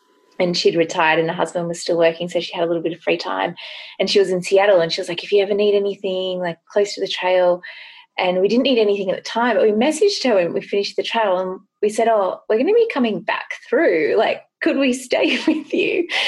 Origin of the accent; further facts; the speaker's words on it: Australia; growing up in Australia